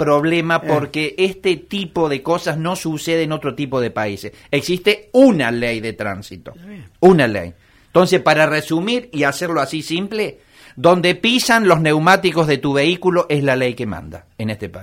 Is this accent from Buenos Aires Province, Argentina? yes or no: no; Villa María, Córdoba, Argentina; Sí, somos de Villa María.